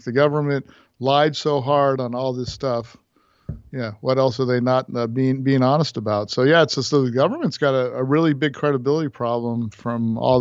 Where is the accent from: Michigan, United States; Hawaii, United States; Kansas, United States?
Hawaii, United States; also born or lived in Tennessee / Illinois; Yeah, after a couple years in Tennessee, Illinois, my dad got his PhD, and then Tennessee for the first couple years, we moved to Hawaii. And that's pretty much where I grew up.